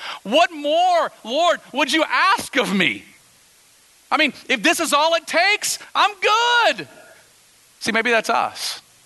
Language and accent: English; Texas, United States; It's like I grew up in Texas, right? And we had this saying growing up in Texas